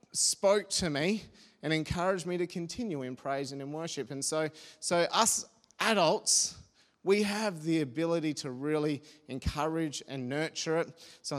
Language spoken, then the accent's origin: English; Adelaide, South Australia, Australia; I grew up in Adelaide, went to a church at the time called Southside, went on to Edge Church